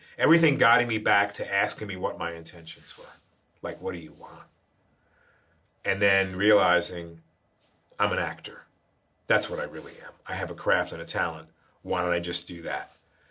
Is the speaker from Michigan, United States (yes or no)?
no; New York, United States; I always thought that tough guy came from my growing up in New York until I went back to Naples, Italy and realized, oh.